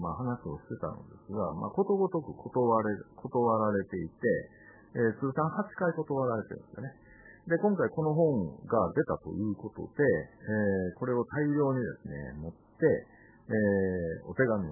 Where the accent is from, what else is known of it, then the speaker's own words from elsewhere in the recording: Obihiro, Hokkaido, Japan; 特に、まあ、地元の帯広市には